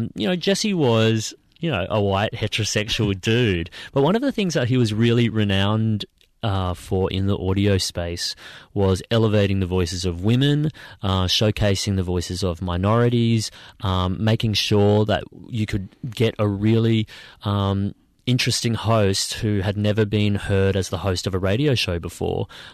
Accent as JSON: {"language": "English", "region": "Queensland", "country": "Australia", "lives_now": "Sydney, Australia", "said": "So I'm a Queenslander originally, and when my boyfriend and I moved to Sydney"}